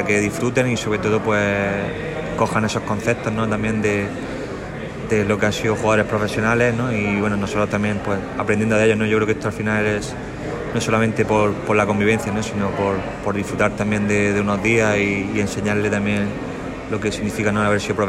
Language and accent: Spanish; Andalusia, Spain; Bueno, al final como andaluz me encantaría, ¿no?